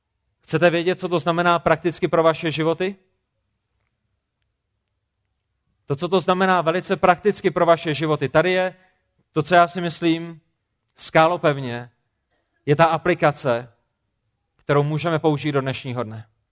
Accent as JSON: {"language": "Czech", "region": "Prague", "country": "Czechia", "said": "Já jsem z Prahy a rozdělával jsem oheň"}